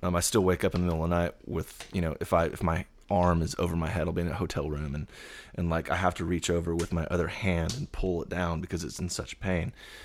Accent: Southlake, Texas, United States; I grew up, in a small town called Southlake. Right in between Dallas and Fort Worth, up in the DFW Metroplex

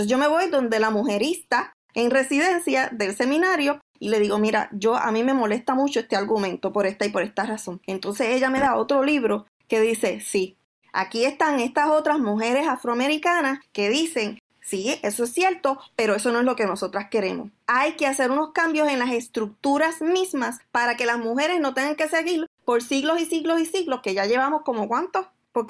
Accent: Puerto Rico; yo conozco una iglesia en mi pueblo natal de Puerto Rico

